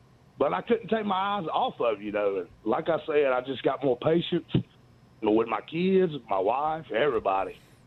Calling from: Greenwood, South Carolina, United States; from Greenwood, South Carolina.

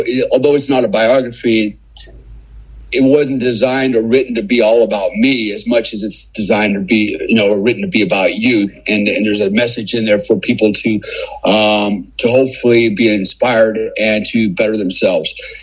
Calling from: Bali, Indonesia; I'm calling from Bali, Indonesia. So yeah, I actually live in Bali. How cool is that? I have a home in Florida, but I spend the majority of my time here in Bali.

